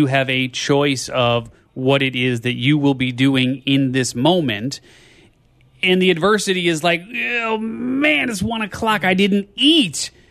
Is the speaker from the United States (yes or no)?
yes; Chicago, Illinois, United States; I grew up in Chicago